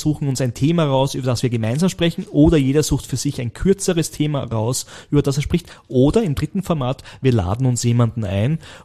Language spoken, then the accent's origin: German; Burgenland, Austria; moved away; in mein Heimatbundesland, dem Burgenland, ja, das ich schon vor über 20 Jahren, 25 Jahren verlassen habe, ja.